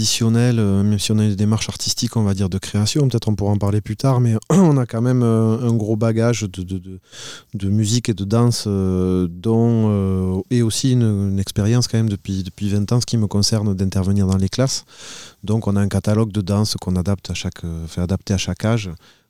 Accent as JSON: {"language": "French", "town": "Toulouse", "region": "Occitanie", "country": "France", "tie": "born there", "said": "je suis né à Toulouse, dans une famille de républicains espagnols."}